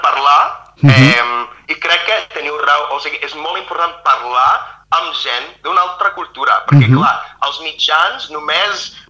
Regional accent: United States; Catalan is a second language; com vaig créixer als Estats Units, que també és una societat molt diversa

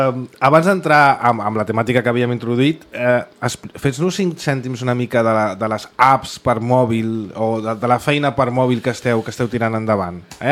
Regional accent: Barcelona, Catalonia, Spain; born there; pels que no som de centre ciutat, tot i que jo soc nascut a la Sagrada Família, però visc en un lloc que tant de bo s'ha independit, si de la gran ciutat de Barcelona.

